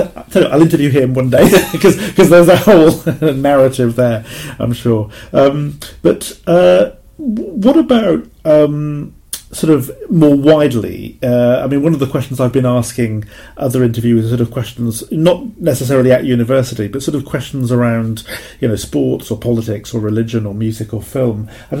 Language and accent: English; Wales, United Kingdom; Even I'm Welsh myself. I can speak a little bit of Welsh, but yeah, I should have taken it more.